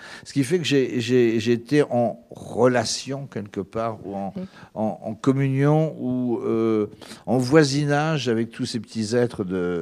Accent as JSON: {"language": "French", "region": "Grand Est", "country": "France", "tie": "born or raised there", "said": "je suis né dans les Ardennes, dans les Ardennes, donc qui est une immense forêt."}